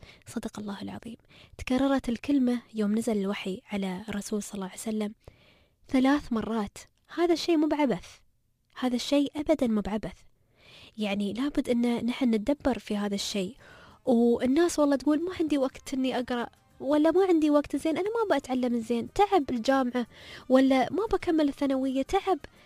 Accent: United Arab Emirates; هني عندنا في الإمارات في دولتنا الغالية

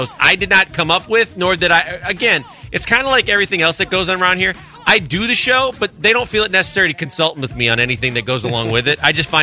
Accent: Milwaukee, Wisconsin, United States; I grew up in Milwaukee, and just like religion, my parents made me start bowling when I was three

